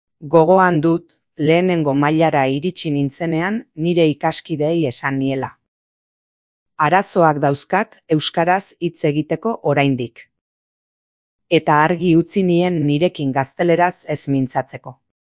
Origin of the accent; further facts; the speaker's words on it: Bilbao, Basque Country, Spain; Sortzez bilbotarra naiz, bai. Ama hangoa zen eta nire aita Ara joandakoa. Baina, izatez, arabarra naiz. Aitaren familia Lagrangoa eta Ekorakoa